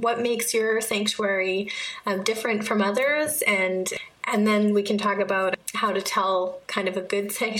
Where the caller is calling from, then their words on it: Canada; we're calling from Canada, so it's a little different.